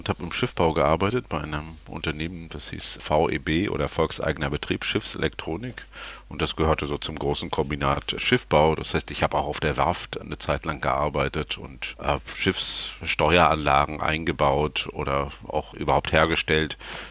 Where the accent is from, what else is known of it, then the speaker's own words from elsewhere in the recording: Rostock, Mecklenburg-Vorpommern, Germany; Ja, Lütten Klein ist der Ort, wo ich aufgewachsen bin.